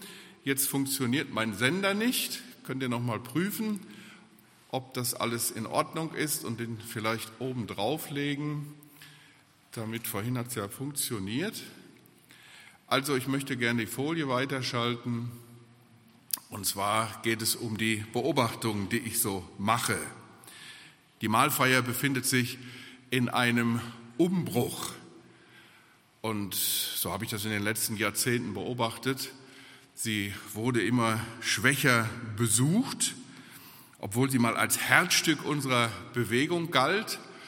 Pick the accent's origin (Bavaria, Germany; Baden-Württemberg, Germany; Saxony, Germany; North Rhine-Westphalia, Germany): North Rhine-Westphalia, Germany; Wuppertal; Ich bin in Wuppertal aufgewachsen, in einer großen Brüdergemeinde.